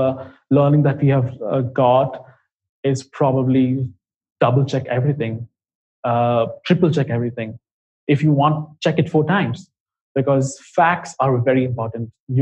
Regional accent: India; English is a second language; Because we are from India, and of course, English is not our first language.

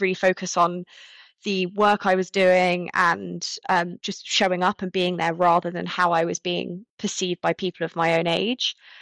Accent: Cheltenham, South West England, United Kingdom; So I grew up in Cheltenham. I went to an all-girls school there.

